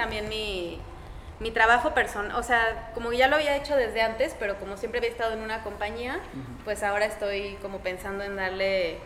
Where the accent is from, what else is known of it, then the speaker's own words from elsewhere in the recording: Cuernavaca, Morelos, Mexico; soy de Cuernavaca.